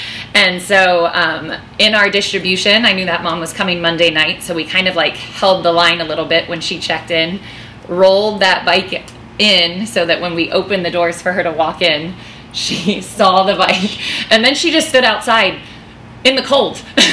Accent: Maryland, United States; We're from Maryland, and the Key Bridge was hit, and it fell, and 3 people perished.

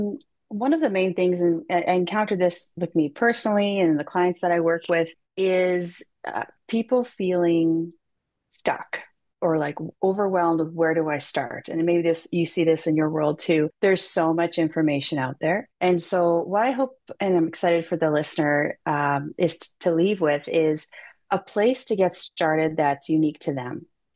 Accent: Saskatoon, Saskatchewan, Canada; Yeah, so I'm born and raised in Saskatoon, Saskatchewan, which is right in the middle of Canada.

